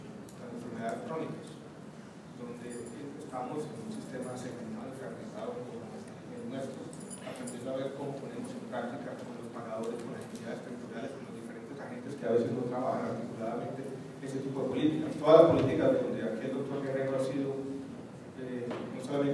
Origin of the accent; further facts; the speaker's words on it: Chile; born there; La experiencia chilena, yo casualmente soy nacido en Chile, y la conozco bien.